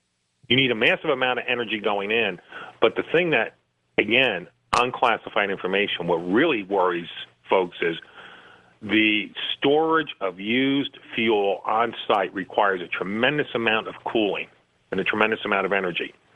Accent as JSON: {"language": "English", "region": "New Jersey", "country": "United States", "tie": "born or raised there", "said": "since I grew up in Jersey"}